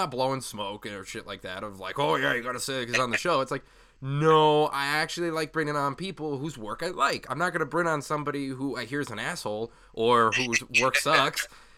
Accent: Sycamore, Illinois, United States; also born or lived in Aurora; now in Phoenix, United States; Oh man, I was born in Aurora, and then moved to Sycamore for like a majority of my life before I moved out to Phoenix.

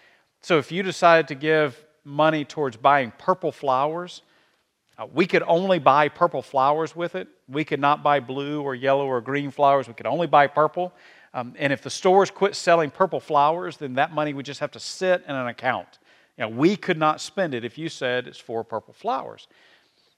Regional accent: Georgia, United States; If you've been around here for a while, you know that I grew up in the Middle Georgia area. I was gone for about 13 years before I came back.

